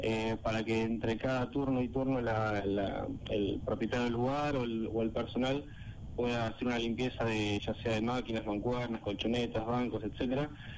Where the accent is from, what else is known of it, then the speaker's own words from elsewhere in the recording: Argentina; somos argentinos y bueno, mucha gente por ahí tenemos la costumbre de ser muy muy expresivos